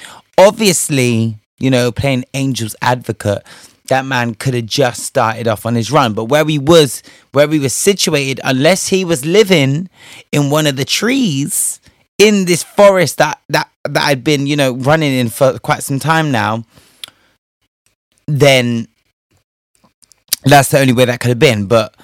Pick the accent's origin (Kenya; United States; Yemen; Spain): Spain; You know me and my grammar, honey. I was raised in Spain.